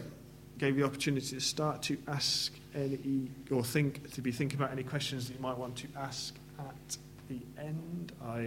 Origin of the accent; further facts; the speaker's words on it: England, United Kingdom; as English people, we like to, you know, you're not allowed to use the same word in the sentence.